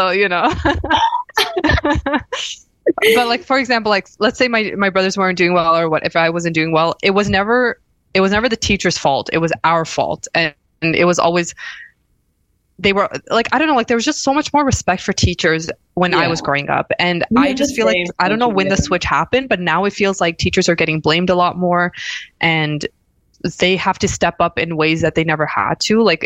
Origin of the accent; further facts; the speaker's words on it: Mississauga, Ontario, Canada; Like, I applied locally, so I'm from Toronto, Mississauga